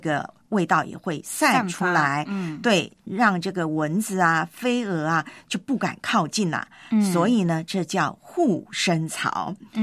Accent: Taiwan; 特别在我的老家啊，就是台湾，每年南部，台湾南部就很多登革热。

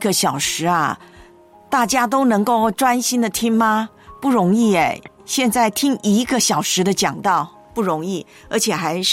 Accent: Taiwan; 就像台湾，我的老家

